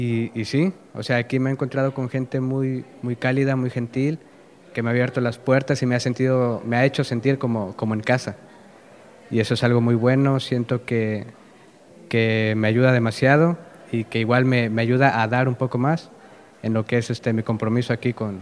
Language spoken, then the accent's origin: Spanish; Huejutla de Reyes, Hidalgo, Mexico; now in Osorno, Chile; yo vengo de Huejutla de Reyes, Hidalgo.